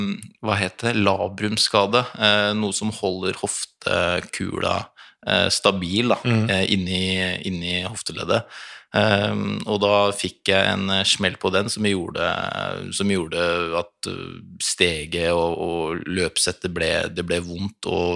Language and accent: Norwegian; Jessheim, Akershus, Norway; Jessheim, ja.